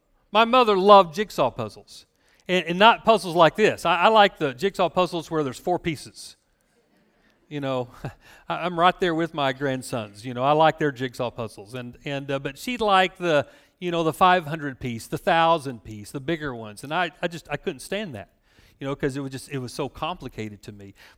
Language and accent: English; United States; born there; I was born here in America.